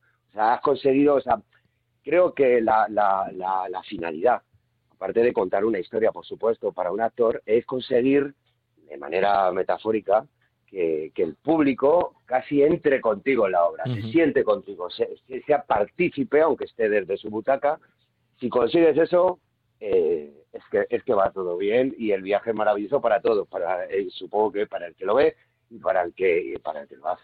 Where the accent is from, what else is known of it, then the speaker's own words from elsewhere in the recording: Madrid, Community of Madrid, Spain; Pues mira, yo por ejemplo, que soy madrileño, que trabajo mucho sobre todo en mi ciudad